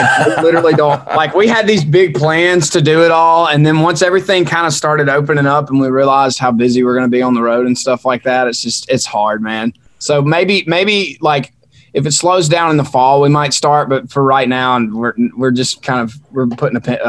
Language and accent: English; Mississippi, United States; I'm originally from Mississippi, and I told him that there's a Choctaw reservation in my hometown.